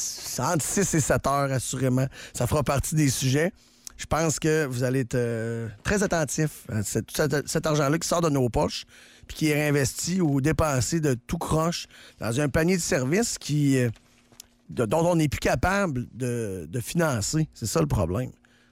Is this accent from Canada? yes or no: yes; Canada; Je pense qu'on va devoir, en tant que Canadien, de faire des concessions